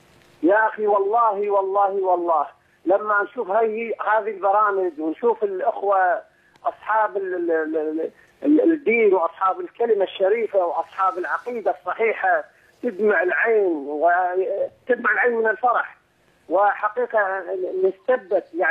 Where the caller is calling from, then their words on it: Baghdad, Baghdad Governorate, Iraq; أنا فرحان في بلد الثاني مصر، طبعا أنا أكلمك من بغداد